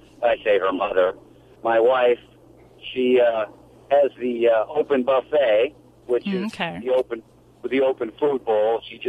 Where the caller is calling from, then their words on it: Brooksville, Florida, United States; Right now I'm in Brooksville, Florida.